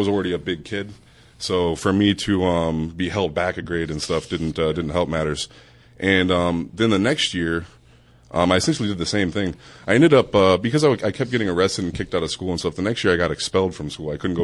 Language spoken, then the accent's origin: English; Florida, United States; And I'm also from Florida. So after school, you could go and run around in the heat if you wanted.